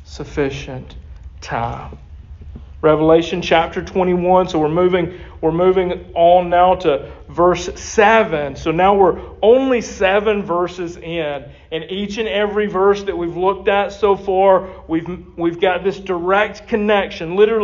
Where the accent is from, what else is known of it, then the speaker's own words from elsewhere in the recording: United States; I can't say that other word, I'm American, it's my fault